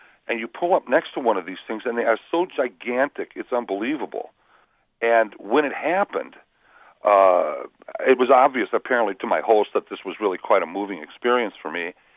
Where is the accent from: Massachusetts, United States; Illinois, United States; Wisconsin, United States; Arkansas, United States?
Wisconsin, United States; Milwaukee; I was raised in Milwaukee, and that was the Fitzgerald's home port